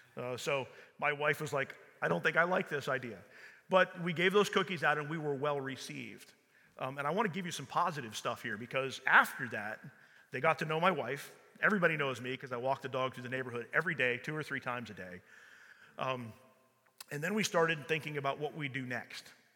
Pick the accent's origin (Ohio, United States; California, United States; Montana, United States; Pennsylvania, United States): Pennsylvania, United States; Milton; I'm from Milton, for those who know me.